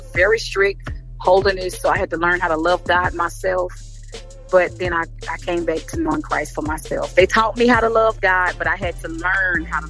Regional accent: Birmingham, Alabama, United States; now in Nashville, United States; I'm from Birmingham, Alabama, now residing in Nashville, Tennessee.

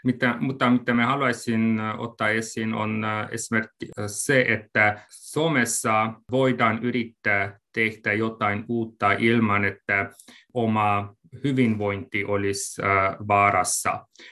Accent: Cluj-Napoca, Cluj County, Romania; Finnish is a second language; moved away as an adult; now in Finland; Siis mä olin kotoisin Kolozsvárista. Se on yksi Romanian suurimmasta kaupungista. On myös yksi suurimmasta yliopistokaupungista Romaniassa.

